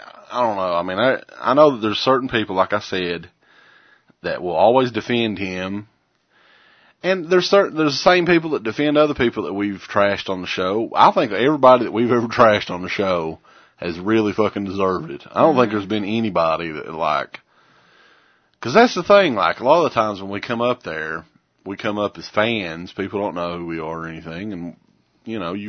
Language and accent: English; Pittsburgh, Pennsylvania, United States; I'm from Pittsburgh. Yeah, fuck you.